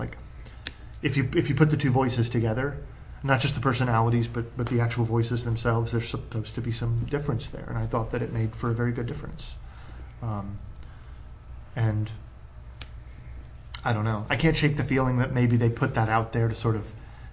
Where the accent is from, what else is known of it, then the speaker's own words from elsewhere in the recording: United States; What do I know? I'm an American.